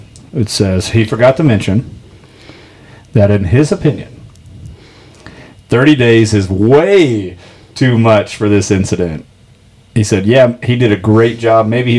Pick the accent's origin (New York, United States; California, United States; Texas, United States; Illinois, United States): Texas, United States; Do you want to compliment my hat that I'm from Texas?